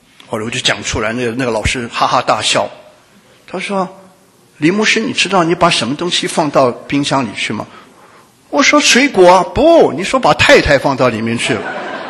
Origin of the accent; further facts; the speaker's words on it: Shanghai, China; moved away; also born or lived in Guangdong / Taiwan; 因为我生在广东，长在上海，然后在解放之前我们就搬到台湾，一搬呢从1949年到下一次到中国是1985年。